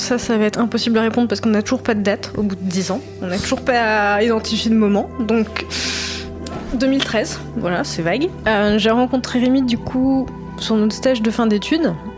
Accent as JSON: {"language": "French", "region": "Bourgogne-Franche-Comté", "country": "France", "tie": "born or raised there", "said": "j'ai grandi en Bourgogne, mais j'avais la chance d'avoir une école de plongée dans le village où j'ai grandi"}